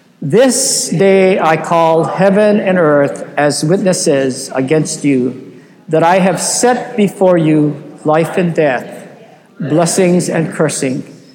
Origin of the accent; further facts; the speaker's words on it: Hawaii, United States; but he found out we're from Hawaii, and so he squeezed us